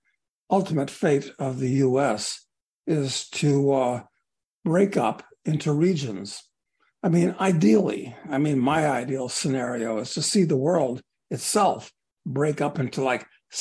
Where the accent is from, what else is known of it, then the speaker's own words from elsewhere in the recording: Chicago, Illinois, United States; I grew up in Chicago. And in those days, when Kennedy beat Nixon, we all knew that it was because there was a precinct that gave the election to Kennedy